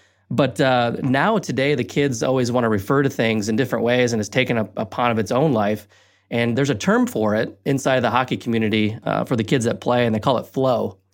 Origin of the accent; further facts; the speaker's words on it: Michigan, United States; But also, I grew up in Michigan. So being from Michigan, you know, hockey is a part of your life.